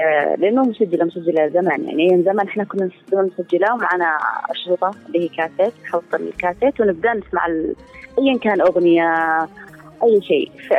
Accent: Yemen; حقنا احنا كيمنيين بموروثنا وثقافتنا

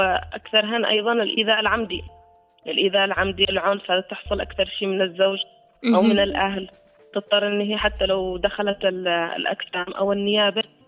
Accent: Yemen; هذه كمان كبيرة عندنا، نواجه هذا كبير عندنا في اليمن.

